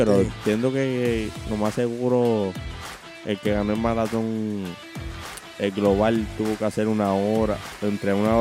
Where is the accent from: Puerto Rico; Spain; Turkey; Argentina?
Puerto Rico; Guayanilla; también, claro, de mi pueblo de Guayanilla